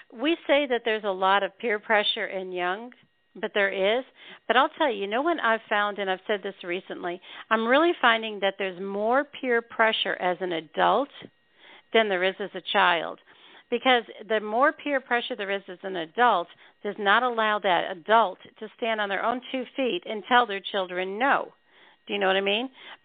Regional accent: Northeast, United States; they grew up, we grew up in the Northeast, and that's where we lived at the time with the kids

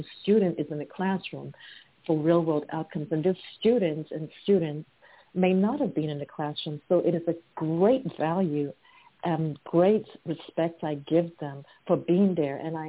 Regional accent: Ghana; I am from Ghana, West Africa. Born and bred there, and we are a collaborative society, a collaborative culture, interdependence

